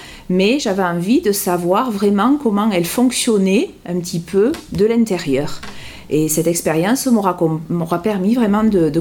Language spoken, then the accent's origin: French; Castres, Occitanie, France; parce que je suis née à Castres, j'y ai vécu, ensuite j'en suis partie, je suis revenue et j'aime cette ville.